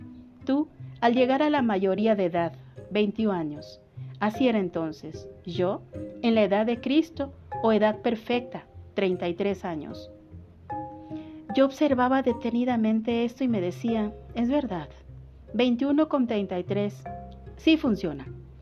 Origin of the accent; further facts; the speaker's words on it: Tonalá, Jalisco, Mexico; born there; Nací en Tonalá, Jalisco, México, 28 de mayo de 1942.